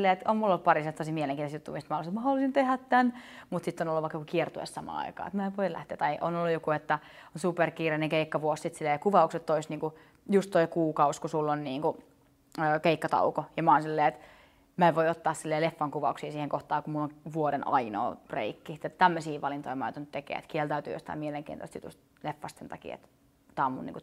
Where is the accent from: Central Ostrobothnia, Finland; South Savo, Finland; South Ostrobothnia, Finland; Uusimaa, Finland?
Uusimaa, Finland; Lohja; mä muutin Lohjalta 16-vuotiaan